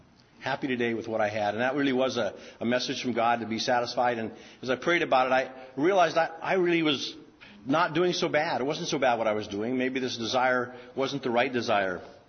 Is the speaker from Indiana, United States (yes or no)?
no; Montana, United States; I grew up in Montana in a ranch with 7 brothers and 1 sister.